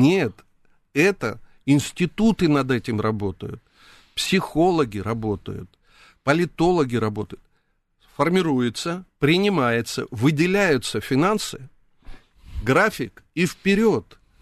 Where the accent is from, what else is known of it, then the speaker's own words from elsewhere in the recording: Georgia; Russian is a second language; Мы, грузины